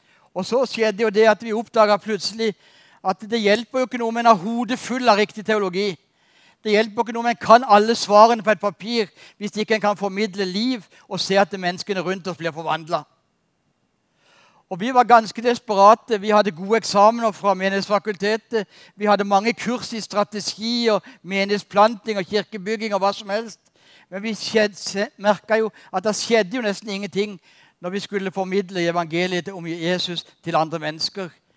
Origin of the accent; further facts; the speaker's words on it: Kristiansand, Agder, Norway; På 17-18 års alder så vokste jeg opp i Kristiansand.